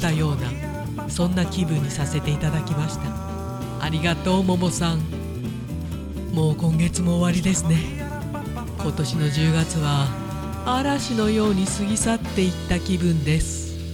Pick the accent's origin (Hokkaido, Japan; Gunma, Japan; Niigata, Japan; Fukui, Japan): Hokkaido, Japan; なんか道民としてはちょっと北海道をバカにしてるのかなと